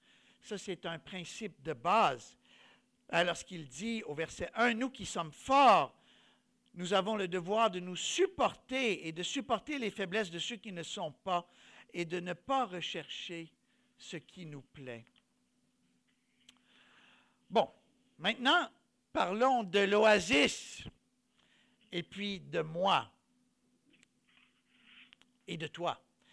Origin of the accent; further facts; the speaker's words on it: Quebec, Canada; j'ai grandi au Québec, oui, mais mes parents, c'est des immigrants.